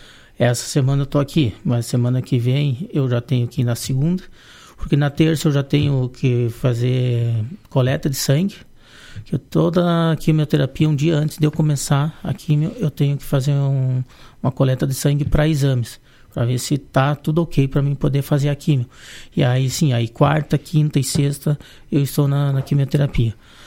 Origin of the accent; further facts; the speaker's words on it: Vacaria, Rio Grande do Sul, Brazil; Sou daqui de Vacaria. Uhum. Moro aqui na Avenida Militar, ali, em frente a Invocar Veículos ali.